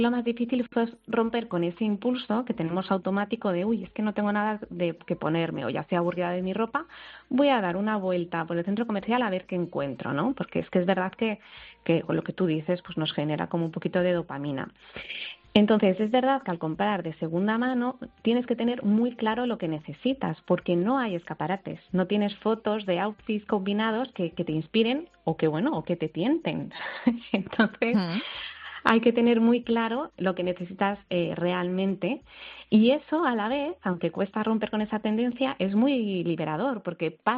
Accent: Galicia, Spain; como buena gallega yo te diré que depende

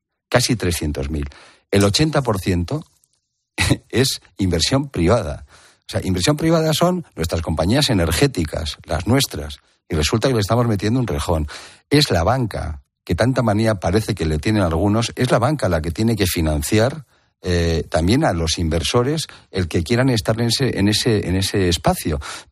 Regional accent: Catalonia, Spain; Yo soy de donde soy y la gente que salió de mi tierra salió con un pesar enorme.

